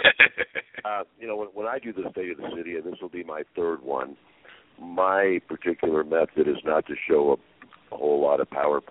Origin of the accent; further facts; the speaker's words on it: Westchester, California, United States; And then when I grew up in Westchester, it was less than a block from Sepulveda.